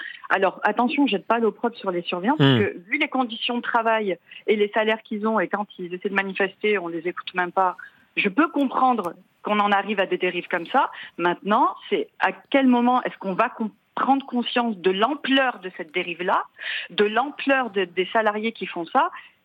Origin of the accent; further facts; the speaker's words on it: Marseille, Provence-Alpes-Côte d'Azur, France; Alors moi, j'ai grandi à La Cailloule. C'est un quartier populaire collé aux Baumettes, à la maison d'arrêt des Baumettes.